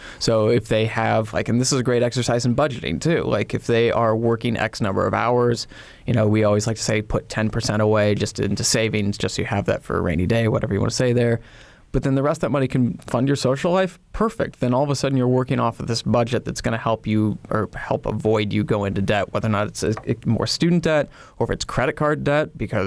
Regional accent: Bloomington, Indiana, United States; I mean, I'm from Bloomington. I have a degree from IU. I love this town.

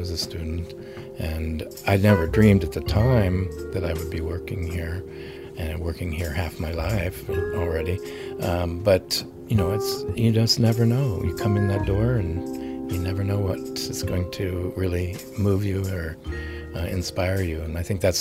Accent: Indiana, United States; born there; I was born in Indiana. I'll probably live the rest of my life in Indiana.

